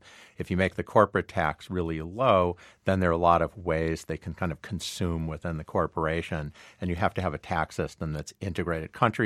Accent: Rochester, New York, United States; I grew up in Rochester, New York. We had Xerox, Bausch & Lomb, Kodak.

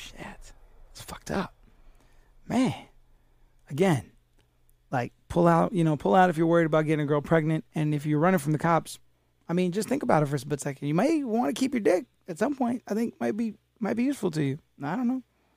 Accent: Florida, United States; So when I travel, I feel like when people go like, where are you from? And I'm like, from Florida.

